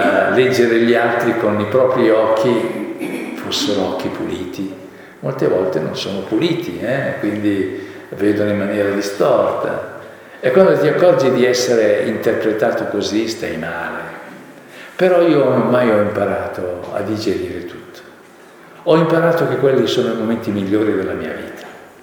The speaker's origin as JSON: {"language": "Italian", "town": "Arluno", "region": "Lombardy", "country": "Italy", "said": "siccome io sono di Arluno, un paese vicino a Milano"}